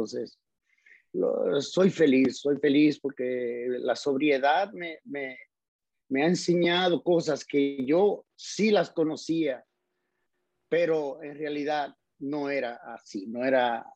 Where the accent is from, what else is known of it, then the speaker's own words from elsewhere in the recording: Cibao, Dominican Republic; vengo de la Sierra, de las entrañas de la Sierra, en el Cibao. Un pueblito rodeado de montañas, tú sabes.